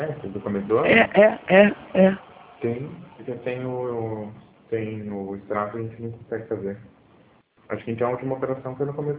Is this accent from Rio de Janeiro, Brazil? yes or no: no; Amparo, São Paulo, Brazil; eu sou de Amparo, na verdade.